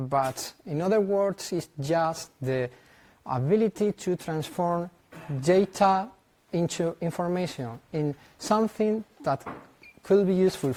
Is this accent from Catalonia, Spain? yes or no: no; Madrid, Community of Madrid, Spain; I come from Madrid, Spain